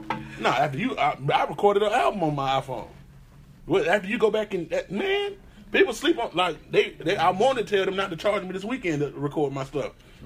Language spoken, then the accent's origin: English; Virginia, United States; Mississippi. I'm from Virginia.